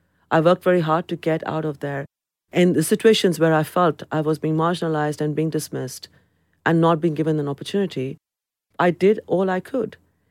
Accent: London, United Kingdom; I'm a Londoner. My identity is to the city. I belong to the city. The city belongs to me. So if it is about countries, then it is India.

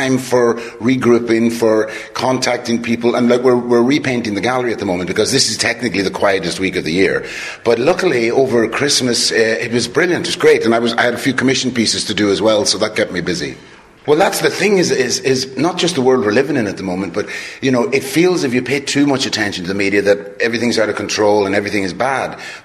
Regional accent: Ireland; I'm an Irish artist.

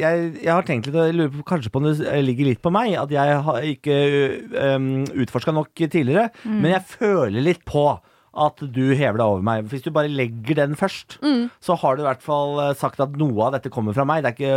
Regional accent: Moss, Østfold, Norway; jeg er fra Moss. Norges Mexico.

